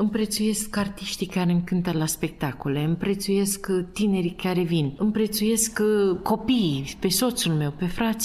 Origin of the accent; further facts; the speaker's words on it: Târgu Frumos, Iași County, Romania; eu sunt din Târgu Frumos și părinții mei stau lângă bifurcația Roman Pașcani, la Strada Mare.